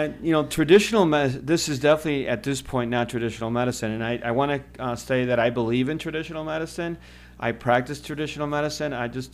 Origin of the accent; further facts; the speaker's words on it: Cleveland, Ohio, United States; also born or lived in Chicago; He moved us to Cleveland, Ohio, where he did his training. I grew up in Cleveland, Ohio.